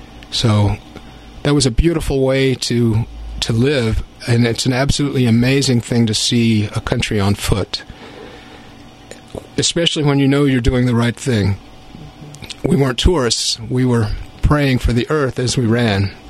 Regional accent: Kentucky, United States; And so growing up in Kentucky, I didn't seem to have that many heroes.

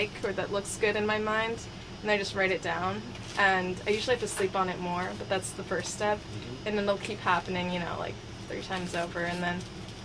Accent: Santa Rosa, California, United States; now in Santa Cruz, United States; because I grew up in Santa Rosa

